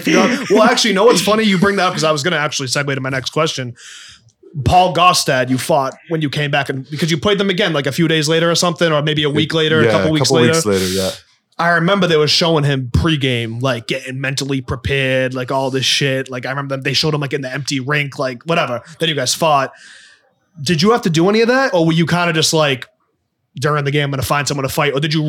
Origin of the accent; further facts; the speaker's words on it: Boston, Massachusetts, United States; cause I grew up in East Boston. We both grew up in East Boston together.